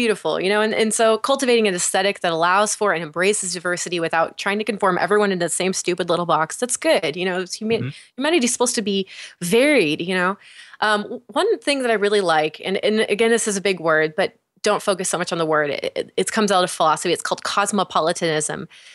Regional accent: California, United States; so I grew up in California, you know, and my high school was pretty segregated as far as the kids go. It was like 70% Hispanic community.

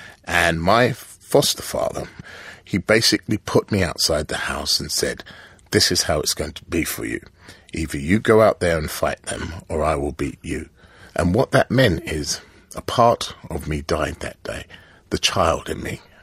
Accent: United Kingdom; It was important for me to share an experience of a black child growing up in Britain.

